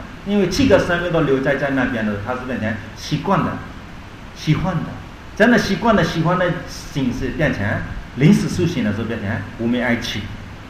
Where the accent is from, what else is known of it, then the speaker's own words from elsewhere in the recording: Myanmar; 我是缅甸人，讲缅甸人的看法的意思，非常难看的感觉。